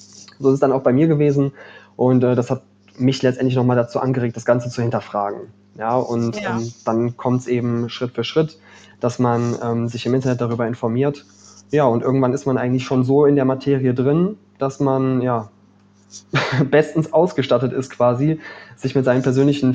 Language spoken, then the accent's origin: German; Cologne, North Rhine-Westphalia, Germany; born there; Ich bin 26, komme gebürtig aus Köln. Und was habe ich gemacht? Also ich habe in Köln BWL studiert, im Bachelor, bin dann nach Aachen gewechselt